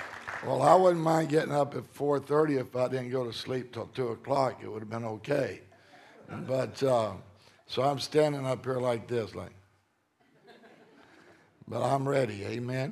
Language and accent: English; Texas, United States; Of course, I'm from Texas, so we can tell stories like that and get away with it.